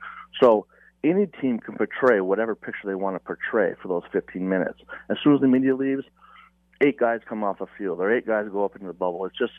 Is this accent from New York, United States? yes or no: no; Rutland, Vermont, United States; So I grew up in Rutland, Vermont, ended up going to Castleton State College, now Castleton University, got my degree in sports medicine.